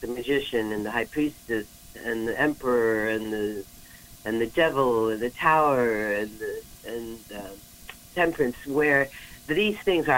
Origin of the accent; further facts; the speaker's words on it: New York, United States; born there; Well, I'm a pagan Jew, and I was born in New York 64 years ago